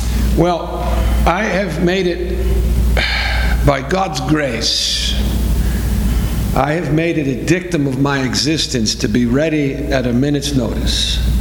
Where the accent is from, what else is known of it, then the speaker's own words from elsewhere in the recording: New England, United States; I come from New England